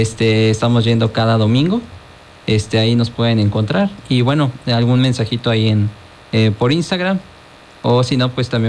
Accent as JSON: {"language": "Spanish", "region": "Morelos", "country": "Mexico", "tie": "born or raised there", "also_born_or_lived": "Puebla", "said": "al nosotros venir a vivir aquí, de nuevo a donde crecimos, que es aquí en Morelos"}